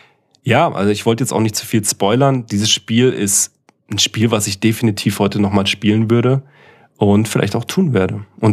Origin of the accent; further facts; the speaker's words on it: East Germany, Germany; Ich komme ja aus dem Osten und das erste Auto, was wir dann nach 20 Jahren irgendwann bekommen hatten, nachdem wir es bestellt haben, war tatsächlich ein Trabi.